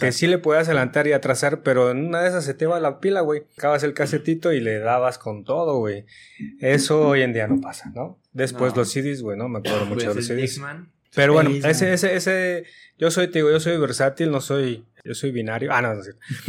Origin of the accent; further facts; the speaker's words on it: Iztapalapa, Mexico City, Mexico; yo soy, soy nacido en Iztapalapa, pero nada, no, soy del barrio Nesa